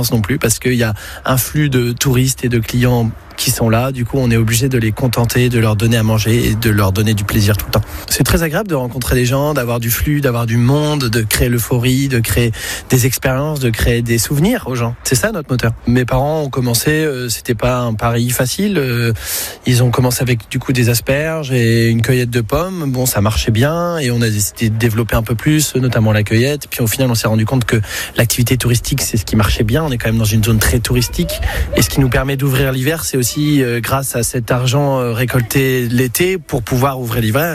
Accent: Nouvelle-Aquitaine, France; born there; Moi, je suis né dans le Médoc, mes parents sont du nord de la France.

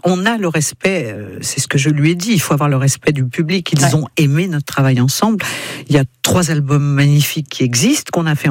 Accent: France; Je lui ai dit, oui, je suis française.

